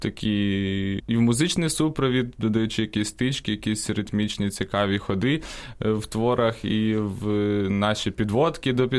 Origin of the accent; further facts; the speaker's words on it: Kyiv, Ukraine; я народився в місті Києві, і в мої часи дитинства теж такої традиції не було